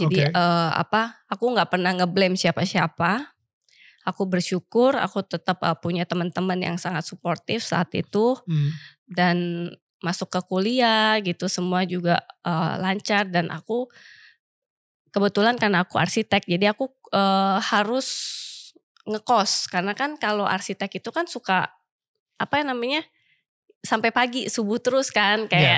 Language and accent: Indonesian; Jakarta, Indonesia; also born or lived in Ambon; di situ akhirnya aku gede di Jakarta.